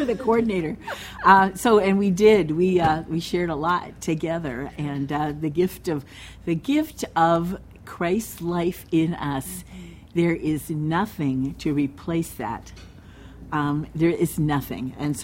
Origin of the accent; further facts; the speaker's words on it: Erie, Pennsylvania, United States; we grew up in Erie, Pennsylvania, so straight up on Lake Erie.